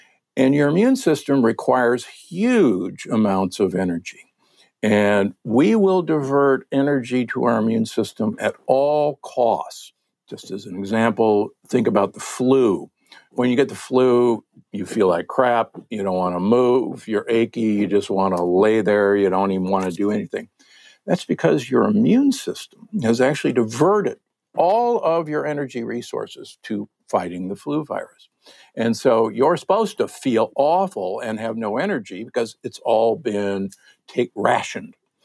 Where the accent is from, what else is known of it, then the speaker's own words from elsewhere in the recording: Omaha, Nebraska, United States; I'm from Omaha, Nebraska, the Corn Huskers.